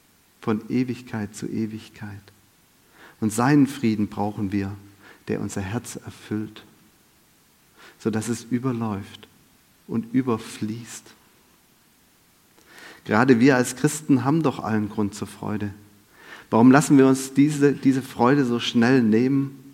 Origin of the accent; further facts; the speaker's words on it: Baden-Württemberg, Germany; Es gibt als Schwabe so ein Motto: nichts gesagt ist genug gelobt.